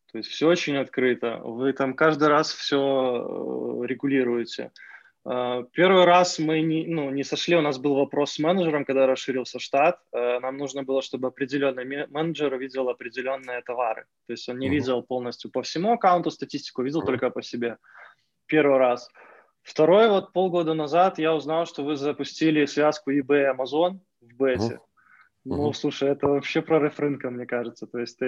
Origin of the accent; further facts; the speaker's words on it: Belarus; И когда мы уже там раскрываем, что мы вот такие из Беларуси ребята